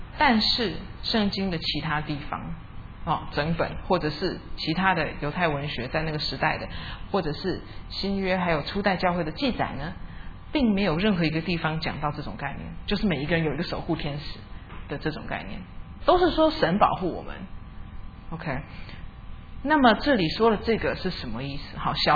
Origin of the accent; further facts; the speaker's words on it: Vancouver, British Columbia, Canada; 以前我小时候在温哥华的青年团体里面